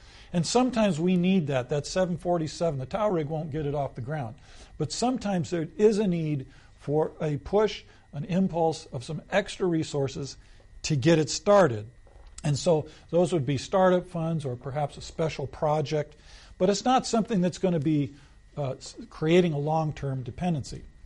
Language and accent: English; United States; Now, as an American, this is what can happen.